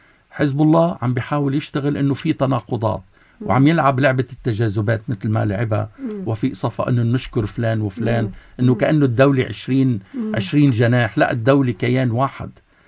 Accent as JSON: {"language": "Arabic", "country": "Lebanon", "said": "أنا لبناني، لا أنا لبناني هون أنا لبناني هون"}